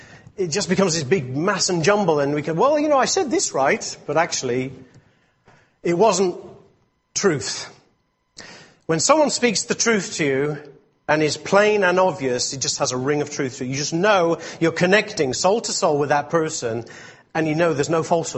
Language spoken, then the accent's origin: English; England, United Kingdom; The thing is, now, I'm English, and I often look at things from an English point of view. And we in England have developed a new way of speaking